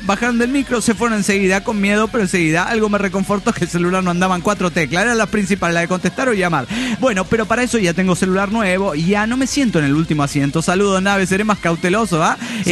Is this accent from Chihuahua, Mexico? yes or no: no; Tapachula, Chiapas, Mexico; casi le digo, pues de México, lindo y querido, chaparrita, dame un abrazo. Pero no, le digo, de Tapachula. Y se me queda viendo con cara de Tapachula, no mames, ¿dónde chingados queda eso, Tapachula? Yo le digo, Tapachula, Chiapas